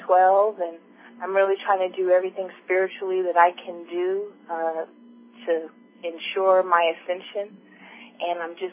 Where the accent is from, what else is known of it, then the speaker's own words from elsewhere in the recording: Altadena, California, United States; from Altadena, actually.